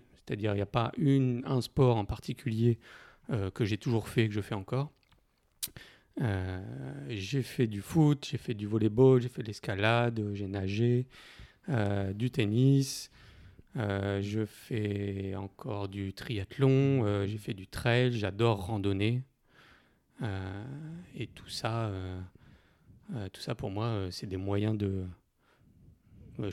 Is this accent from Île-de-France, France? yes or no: no; Normandy, France; now in Oraison, France; Je suis originaire de Normandie. Donc, j'ai grandi là-bas, j'ai fait mes études